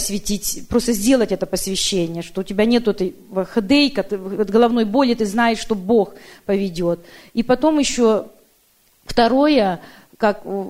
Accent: Federal Way, Washington, United States; я из Федерал Вэя

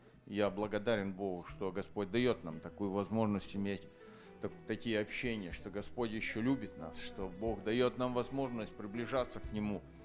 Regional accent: Oregon City, Oregon, United States; я из Орегон Сити, со штата Орегон.

